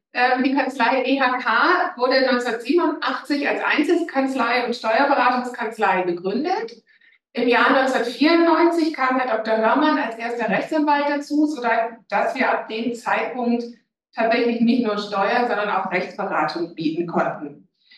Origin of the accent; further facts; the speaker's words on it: Cologne, North Rhine-Westphalia, Germany; moved away as an adult; now in Augsburg, Germany; Ursprünglich komme ich aus Köln, habe, denke ich, noch so ein bisschen mehr die rheinische Frohnatur bewahrt und bin aber seit Beginn des Studiums 1986 in Augsburg, bin verheiratet und habe 3 Töchter.